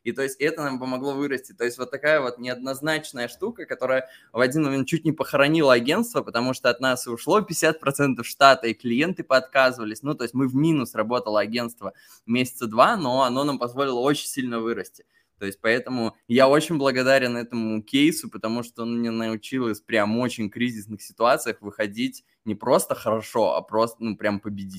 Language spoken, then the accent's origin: Russian; Belarus; moved away as an adult; Я же сам родом из Беларуси и там долгое время жил. Вот в 2020 году я только оттуда уехал.